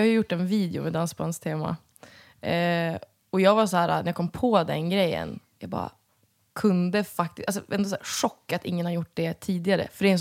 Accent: Umeå, Västerbotten County, Sweden; Jag måste säga att jag är från Umeå.

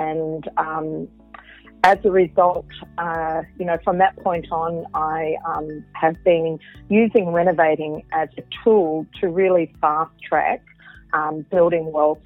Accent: Rochester, Victoria, Australia; also born or lived in Gippsland; So I was born in Gippsland in Victoria, and I grew up in central Victoria in a place called Rochester, which has a population of 2,700 people.

